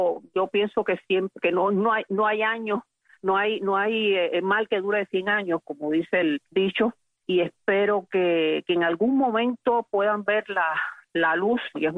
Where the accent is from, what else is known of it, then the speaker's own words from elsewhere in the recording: Cuba; Los cubanos están allí, son siguen siendo mi sangre, yo sigo siendo cubana donde quiera que esté.